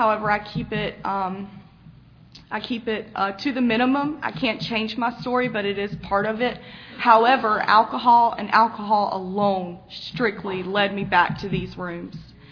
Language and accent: English; Bamberg, South Carolina, United States; born there; So I was born on November the 9th, 1988 in Bamberg, South Carolina.